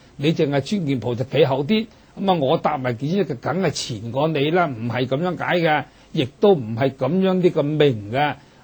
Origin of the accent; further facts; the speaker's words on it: China; 尤其是我哋中国人啊，好多嗰啲迷信嘅